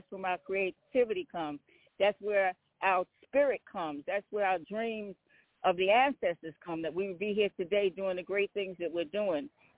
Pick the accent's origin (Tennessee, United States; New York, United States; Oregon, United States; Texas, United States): New York, United States; And I always think about all the good times that we had in Atlantic City and on Broadway, because I'm from New York.